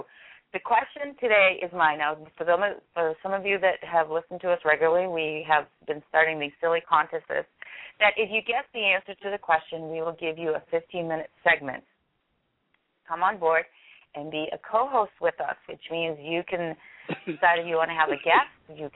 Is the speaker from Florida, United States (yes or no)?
no; Boston, Massachusetts, United States; I'm going to save mine because mine is, like, wicked hard. Yes, I'm from Boston.